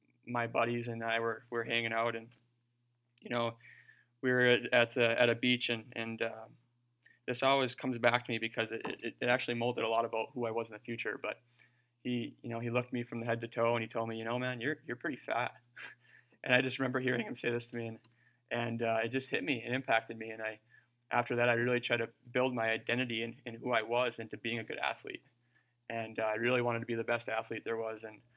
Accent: Calumet, Michigan, United States; I'm from Calumet originally. I'm from a pretty small family considering things. I grew up in a large church

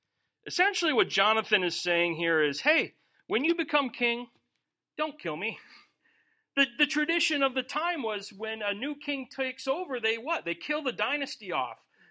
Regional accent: United States; I'm American. We don't wait.

